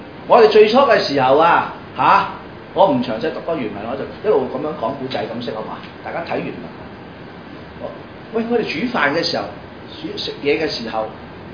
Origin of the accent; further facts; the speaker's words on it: China; 我哋中國人好早就已經用咗呢隻秩序